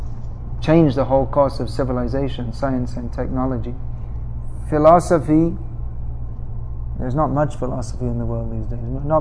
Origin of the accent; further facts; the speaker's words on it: England, United Kingdom; born there; I was born in England, so we used to see the on TV, the news, the demonstrations